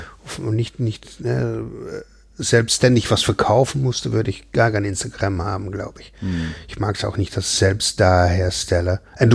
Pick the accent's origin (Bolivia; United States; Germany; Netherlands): Netherlands; German is a second language; Ich komme natürlich aus Holland.